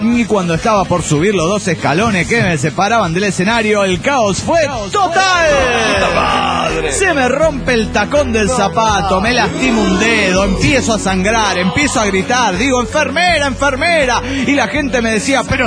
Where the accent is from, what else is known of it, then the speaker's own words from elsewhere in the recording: Managua, Nicaragua; de Managua, Nicaragua!